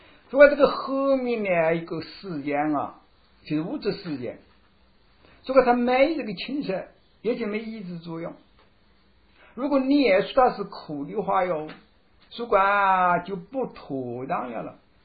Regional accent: China; 我们中国人实际上说过是沧海桑田哦

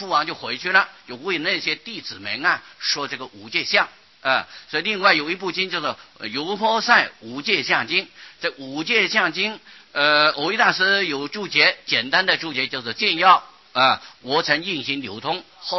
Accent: Taiwan; 啊，是我们台湾人的马虎惯了

